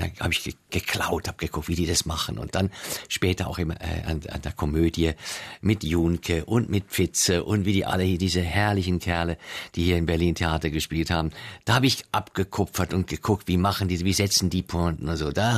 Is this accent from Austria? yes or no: no; Zurich, Switzerland; Das war bei uns in Zürich nicht so.